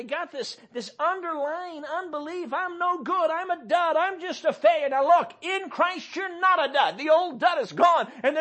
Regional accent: Chicago, Illinois, United States; now in Michigan, United States; And I grew up in Chicago, and so this is different for me.

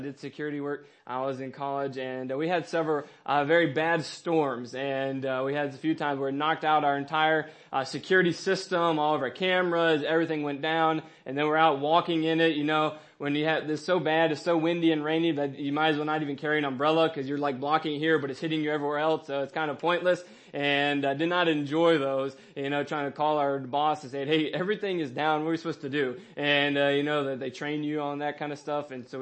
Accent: the South, United States; And growing up in the South, it was very common to have a lot of thunderstorms.

